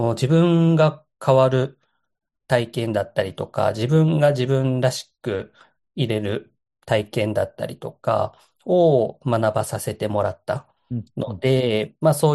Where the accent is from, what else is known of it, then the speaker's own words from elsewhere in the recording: Fukuoka, Japan; もともと今、関西の兵庫だったり大阪をベースに活動してるんですけど、もともとの出身は生まれは福岡の育ちで、福岡で育ってきて